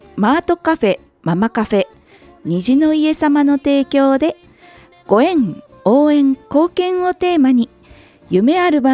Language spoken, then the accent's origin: Japanese; Chiba, Japan; 千葉県生まれ千葉県育ちの私がいろんな切り口から紹介していきます。